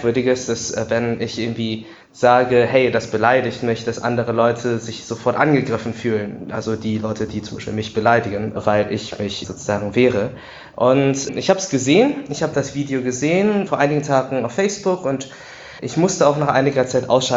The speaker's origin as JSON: {"language": "German", "town": "Düren", "region": "North Rhine-Westphalia", "country": "Germany", "tie": "born or raised there", "said": "Ich bin natürlich in Düren aufgewachsen, ich kenne die ganzen Kostüme ziemlich gut."}